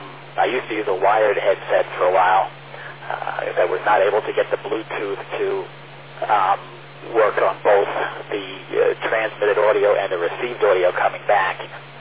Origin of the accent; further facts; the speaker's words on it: Levittown, New York, United States; So growing up in Levittown, I went to Levittown schools, and then from 11th to 12th grade, I ended up going to Long Island Lutheran in Brookville, which is just a couple miles up the road.